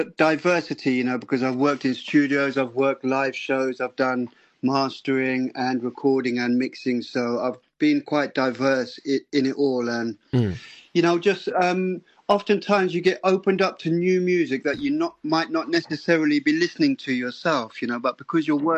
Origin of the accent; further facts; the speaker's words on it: London, United Kingdom; also born or lived in Jamaica; Because to me, growing up in London, reggae, I grew up around reggae music.